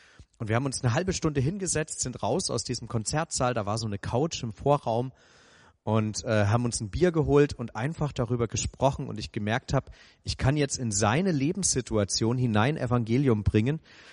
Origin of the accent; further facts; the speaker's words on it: Bavaria, Germany; now in Lower Bavaria, Germany; ich bin vor 14 Jahren nach Niederbayern gekommen und ich komme eigentlich aus Franken ursprünglich.